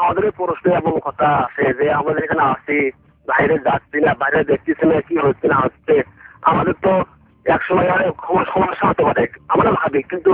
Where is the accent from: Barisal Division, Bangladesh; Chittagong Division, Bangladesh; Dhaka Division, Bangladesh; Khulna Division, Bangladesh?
Chittagong Division, Bangladesh; Chittagong; আমি আমাদের দেশের আমার দেশের বাড়ি থাকি চট্টগ্রাম থাকি, প্রায় 14 বছর থেকে আর কি।